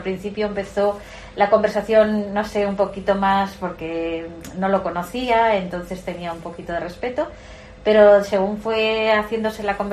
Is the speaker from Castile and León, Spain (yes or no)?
yes; Toral de Merayo, Castile and León, Spain; Eso, soy de Toral de Merayo.